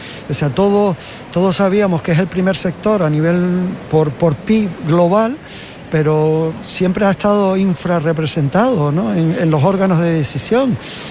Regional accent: Canary Islands, Spain; somos los canarios y los españoles básicamente los que llevamos la mascarilla

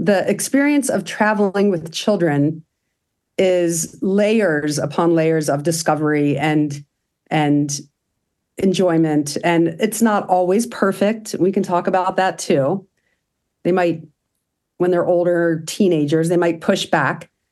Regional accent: Colorado, United States; We're from Colorado and love the outdoors.

